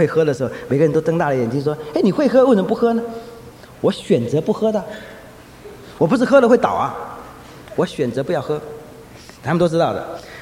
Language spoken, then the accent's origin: Chinese; northern Taiwan, Taiwan; 那我是北部的，他住在学生宿舍，我因为住在北部在自己家里